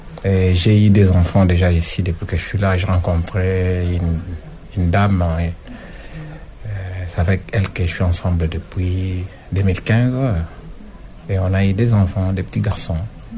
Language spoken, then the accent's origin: French; Kinshasa, DR Congo; now in France; Moi, je viens du Congo, Kinshasa, République démocratique de Kinshasa. Du Congo plutôt. Je suis à Kinshasa, la capitale.